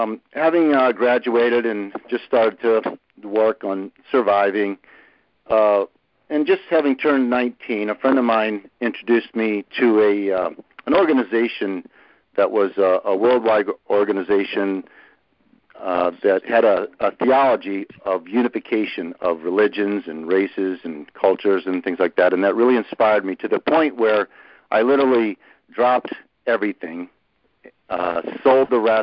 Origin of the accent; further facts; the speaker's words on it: Illinois, United States; I grew up in the Midwest in Illinois, kind of small town USA.